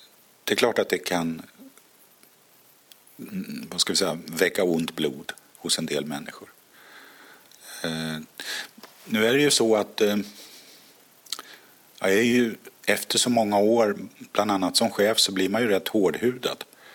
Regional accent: Nynäshamn, Stockholm County, Sweden; also born or lived in Ljusdal / Gävle / Uppsala; Jag är född i Ljusdal i Hälsingland. Och sen har mina föräldrar flyttat med ett års mellanrum eller någonting sånt där, via Gävle, Uppsala och till Nynäshamn. Och där har jag växt upp. Och sen flyttade jag som vuxen till Stockholm. Och bodde i Hökarängen.

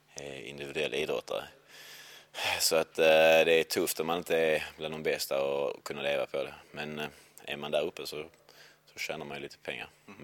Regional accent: Lund, Skåne, Sweden; now in Malmö, Sweden; Östra Torn bodde jag på när jag växte upp i Lund och har bott. Jag bodde till jag var 19 och sen flyttade jag till Malmö.

